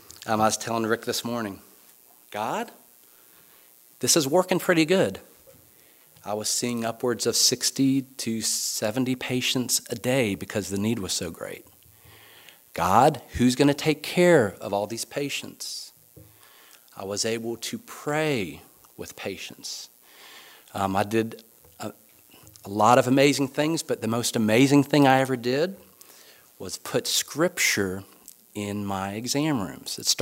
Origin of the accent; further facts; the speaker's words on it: Huntington, West Virginia, United States; also born or lived in Indiana / Manning; now in Simpsonville, United States; I grew up in Huntington, West Virginia, home of Marshall University, the Thundering Herd.